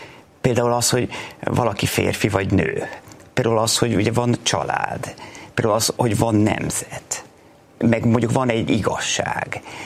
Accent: Vác, Pest, Hungary; born there; Egy helyre lehet születni, én Vácon születtem, magyarnak.

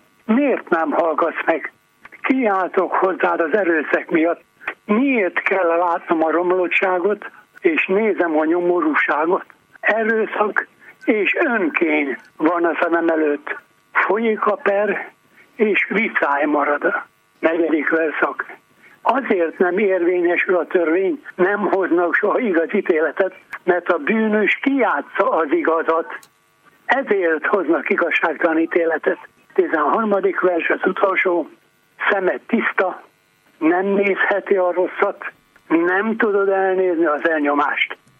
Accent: Petržalka, Bratislava Region, Slovakia; mi Pozsony-Liget falumban laktunk, az Pozsonnyal áttellemben van, mint Pest és Buda, tehát a Duna jobb partján.

